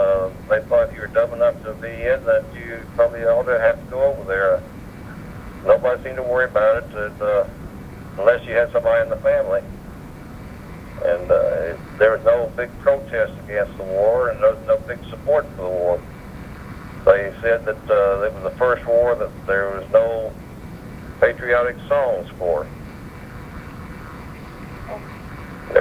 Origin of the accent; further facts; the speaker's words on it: Texas, United States; It's cold over there. I grew up in South Texas. I had never seen real cold weather.